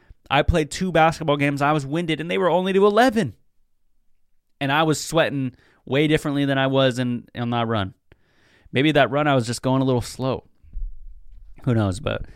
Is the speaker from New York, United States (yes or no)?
no; Seattle, Washington, United States; You know, I'm from Seattle. You know, it's a great place.